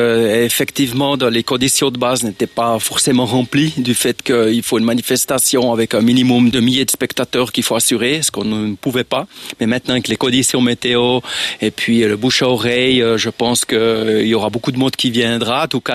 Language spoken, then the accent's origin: French; Tramelan, Bern, Switzerland; sur mon village natal de Tramelan.